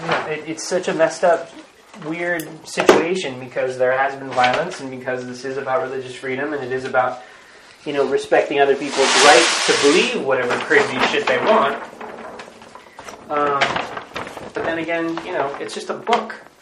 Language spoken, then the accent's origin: English; New Jersey, United States; now in New York, United States; Because I grew up in New Jersey, and I remember the towers, and I remember seeing the towers every time I came into the city.